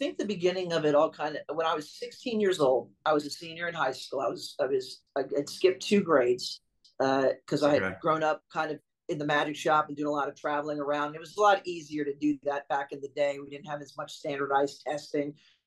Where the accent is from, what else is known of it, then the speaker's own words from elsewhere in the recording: Philadelphia, Pennsylvania, United States; I'm from Philly originally.